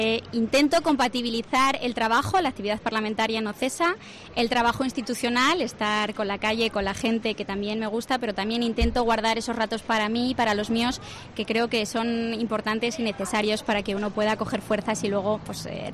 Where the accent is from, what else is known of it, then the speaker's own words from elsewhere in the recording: La Rioja, Spain; cómo somos los riojanos, esa unión, esa alegría